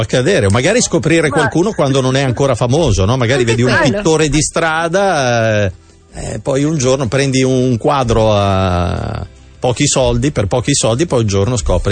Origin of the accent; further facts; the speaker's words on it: Lodi, Lombardy, Italy; now in Piacenza, Italy; sono di Lodi, adesso vivo a Piacenza, insomma sono un nomade, sempre con la valigia in mano.